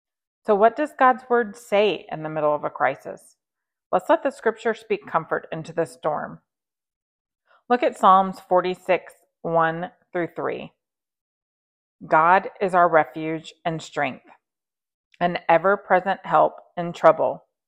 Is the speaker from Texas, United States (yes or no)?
yes; Texas, United States; a special message from my heart right here in the Hill Country of Texas. Over the past few days, my home state has experienced a devastating flood